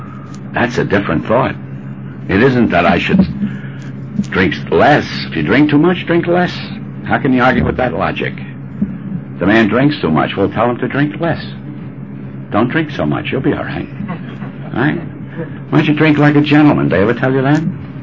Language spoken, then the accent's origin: English; Bronx, New York, United States; I grew up in the South Bronx.